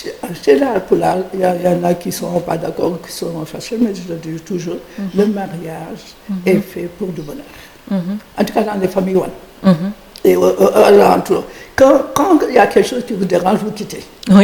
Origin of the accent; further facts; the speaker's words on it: Dakar, Senegal; moi, je n'ai pas été élevée au Fouta, comme tu dis. J'ai été élevée à Dakar.